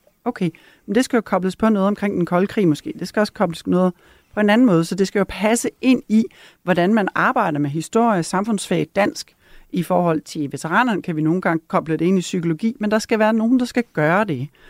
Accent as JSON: {"language": "Danish", "region": "Jutland", "country": "Denmark", "said": "Jeg er fra Jylland"}